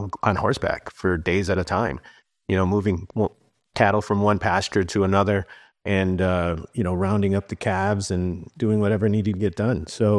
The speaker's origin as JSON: {"language": "English", "town": "Chicago", "region": "Illinois", "country": "United States", "tie": "born there", "said": "I was born in Chicago."}